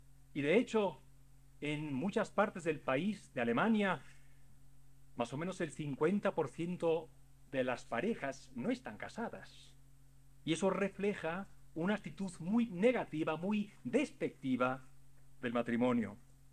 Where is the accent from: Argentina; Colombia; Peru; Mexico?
Mexico; Monterrey, Nuevo León; accent: norteño; moved away; also born or lived in Mexico City; yo me fui de México hace 27 años. Me crié, bueno, estuve aquí hasta los 10 años en la capital y después en Monterrey. Por eso tengo este acento norteño.